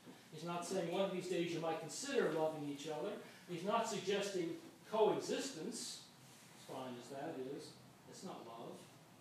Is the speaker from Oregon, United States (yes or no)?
no; Ohio, United States; I'm from Ohio.